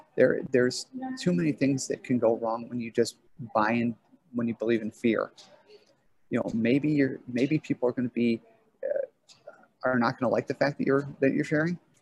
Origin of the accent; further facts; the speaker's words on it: Midwest, United States; I'm, you know, a white guy born and bred in the Midwest.